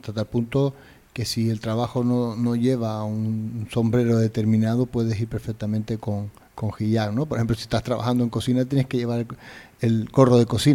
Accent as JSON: {"language": "Spanish", "region": "Canary Islands", "country": "Spain", "said": "no porque sea canario o no, no porque esté defendiendo a los canarios como canarios"}